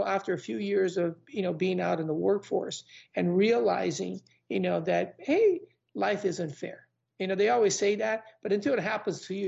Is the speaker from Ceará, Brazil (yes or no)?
no; São Paulo, Brazil; Yeah, so I was born and raised in Sao Paulo, Brazil.